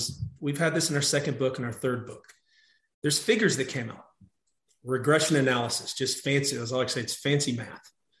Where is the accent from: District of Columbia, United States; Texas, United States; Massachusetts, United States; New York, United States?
Texas, United States; whether it's my home state of Texas, who's gone all in for renewables